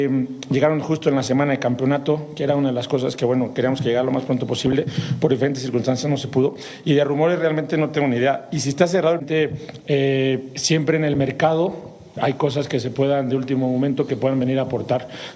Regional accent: Mexico; yo creo mucho en el mexicano, creo mucho en mi país

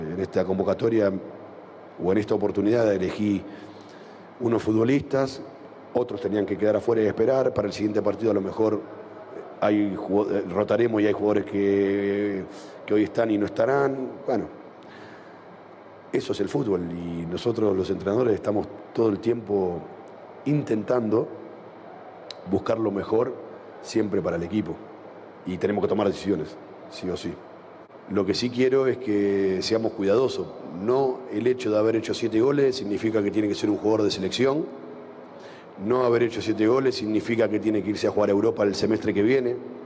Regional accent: Argentina; now in Mexico; soy argentino y vengo de un país donde un futbolista que hace 7 goles en Boca, en River o en cualquier equipo, no se reclama que vaya a la selección.

